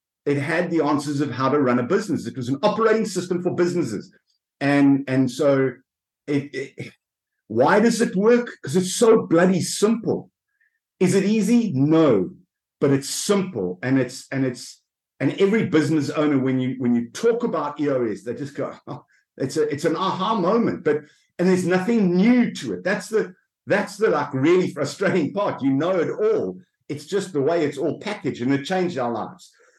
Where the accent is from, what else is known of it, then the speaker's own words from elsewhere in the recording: Johannesburg, Gauteng, South Africa; So I'm born in South Africa, born and bred in Johannesburg, grew up there, went to university in Grahamstown.